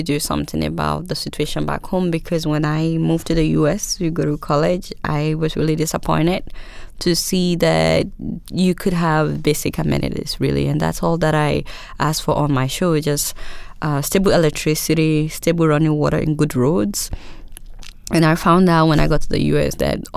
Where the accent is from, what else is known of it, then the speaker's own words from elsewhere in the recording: Nigeria; I'm from Nigeria originally, and I'm a journalist